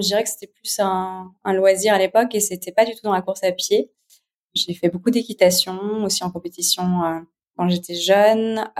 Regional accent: Geneva, Switzerland; born there; Alors, je suis née à Genève, j'ai 36 ans

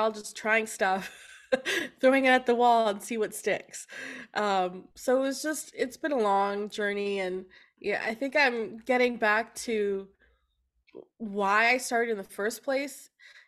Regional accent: Canada; also born or lived in Kenya / Switzerland; I was born in Kenya, and then we lived in Switzerland up until I was just after kindergarten, so I think 6 years old. And then the family moved to Canada because the dream was to be cowboys. And so we lived on a cattle ranch for 7 years.

